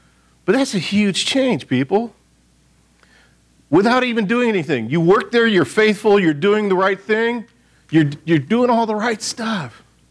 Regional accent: Royal Oak, Michigan, United States; And then we went back to my hometown in Royal Oak.

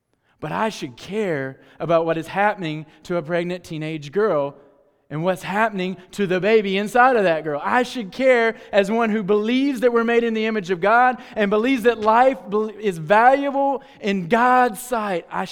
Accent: Kannapolis, North Carolina, United States; my experience as an American growing up in Kannapolis, North Carolina

